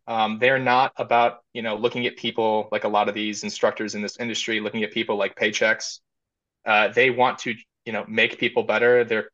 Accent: Shelby Township, Michigan, United States; now in Ohio, United States; I am actually from Michigan. I still have my 586 area code and everything.

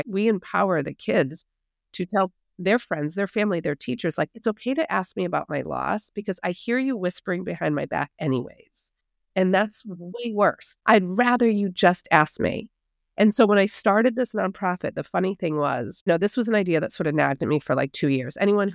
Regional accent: Hartford, Connecticut, United States; I grew up in Hartford, Connecticut

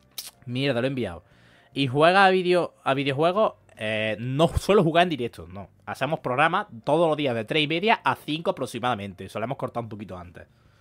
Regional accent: Córdoba, Andalusia, Spain; Soy de Córdoba, pues, normal. Bonita, bonita ciudad, la verdad. Bonita, preciosa, diría yo.

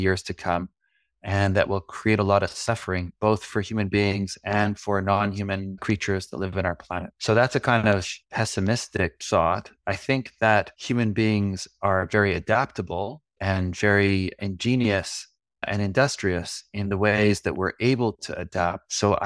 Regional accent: Canada; as a Canadian, going out into nature is part of a regular practice

